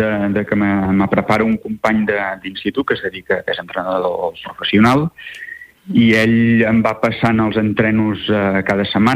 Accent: La Bisbal d'Empordà, Catalonia, Spain; born there; now in Palafrugell, Spain; jo tinc la sort de viure a Palafrugell, com has dit al principi. Si bé sóc nascut a la Bisbal, però visc a Palafrugell

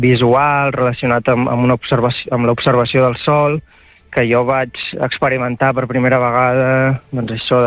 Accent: Valls, Catalonia, Spain; a prop de Valls, que és el meu poble

